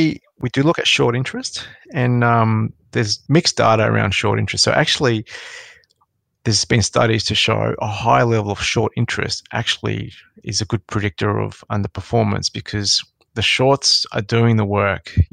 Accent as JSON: {"language": "English", "town": "Sydney", "region": "New South Wales", "country": "Australia", "tie": "born or raised there", "said": "I grew up in Western Sydney."}